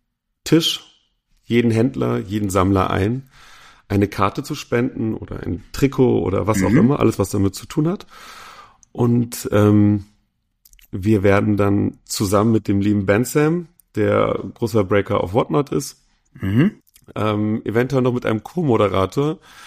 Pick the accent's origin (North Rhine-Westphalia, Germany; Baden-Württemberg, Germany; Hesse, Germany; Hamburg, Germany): North Rhine-Westphalia, Germany; now in Berlin, Germany